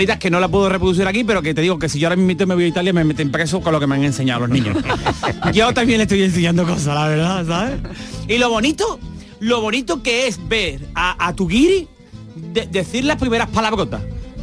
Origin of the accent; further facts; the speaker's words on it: Andalusia, Spain; born there; hemos tenido la suerte de haber nacido en Andalucía